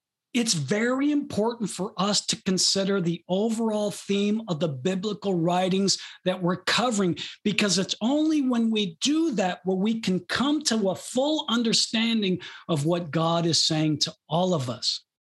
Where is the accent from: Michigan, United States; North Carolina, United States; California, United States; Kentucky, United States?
Michigan, United States; Detroit; I was raised, they weren't the mean streets of Detroit, but I was raised in Detroit on the streets. We talked a certain way.